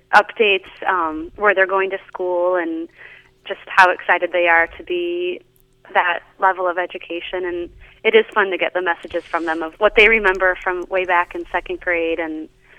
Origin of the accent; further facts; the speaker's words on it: South Bend, Indiana, United States; No, I grew up in South Bend, Indiana.